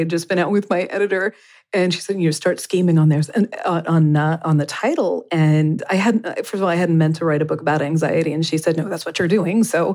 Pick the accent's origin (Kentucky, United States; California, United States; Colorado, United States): Kentucky, United States; I grew up in Kentucky. I was hardwired to be a horse girl, or I aspired to be a horse girl.